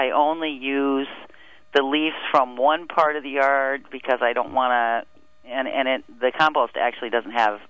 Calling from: Yellow Springs, Ohio, United States; I'm calling from Yellow Springs, Ohio. That's near Dayton in southwest Ohio.

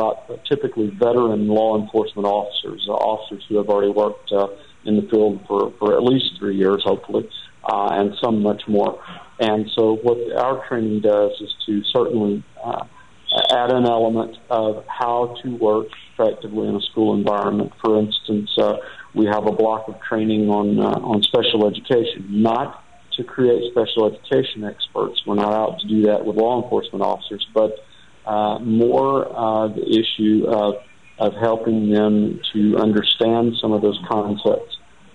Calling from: Morocco; Yes, I'm here, and I'm actually calling from Morocco.

